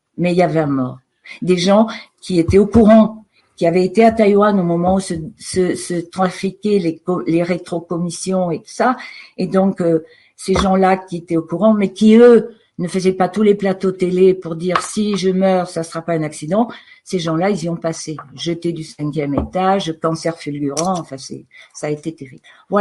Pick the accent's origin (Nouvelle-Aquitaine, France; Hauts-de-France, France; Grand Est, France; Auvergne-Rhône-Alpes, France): Nouvelle-Aquitaine, France; je suis originaire du Périgord noir, c'est la Dordogne, c'est en Aquitaine, c'est le sud-ouest de la France, où je suis issue d'une famille de paysans tant du côté de ma mère que du côté de mon père. Et je suis très ancrée dans ce pays